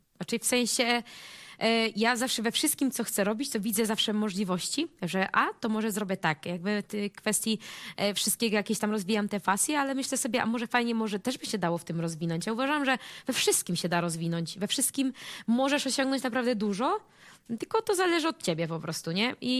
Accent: Skarżysko-Kamienna, Świętokrzyskie Voivodeship, Poland; Gdzieś tam ja jestem właśnie ze Skarżyska, przyjechałam teraz dzisiaj z Gatki

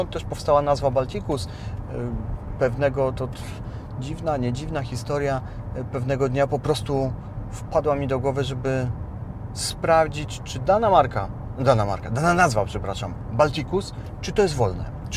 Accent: Władysławowo, Pomeranian Voivodeship, Poland; Ja sam pochodzę z Władysławowa

